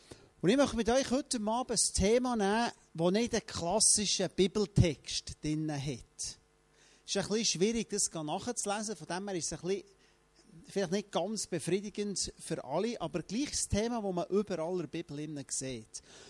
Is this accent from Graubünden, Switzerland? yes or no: no; Frutigen, Bern, Switzerland; Ich komme von Frutigen aus dem Land, wo jeder hat kennt, oder?